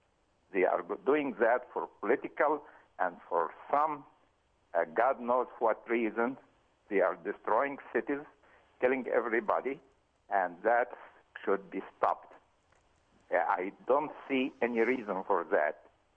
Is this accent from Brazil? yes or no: no; Egypt; now in Canada; Now, I am originally from Egypt. I live in Canada for the last 43 years.